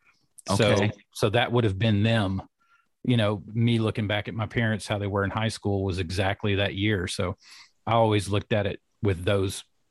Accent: Tennessee, United States; but where I grew up in East Tennessee, very small town, one high school.

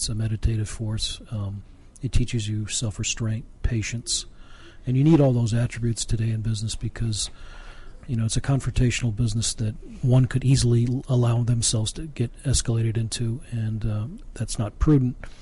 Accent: Barre, Vermont, United States; born there; I was born in a little town called Barrie, Vermont.

